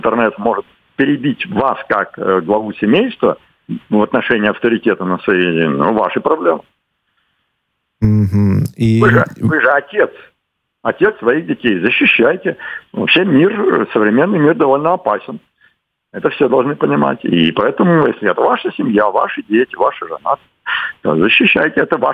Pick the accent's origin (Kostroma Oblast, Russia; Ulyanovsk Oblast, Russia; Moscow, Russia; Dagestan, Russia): Kostroma Oblast, Russia; Kostroma; я вот из Верхней Волги, Кострома. Чай корова-то пила, брюхо-то холодное. Вот так у нас говорят